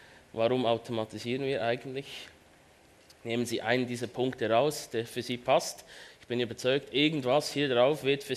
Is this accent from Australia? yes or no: no; Switzerland; accent: Swiss; Wie man unschwer verstehen kann, komme ich aus der Schweiz. Ich versuche das möglichst zu kaschieren. beim Deutsch sprechen natürlich nur.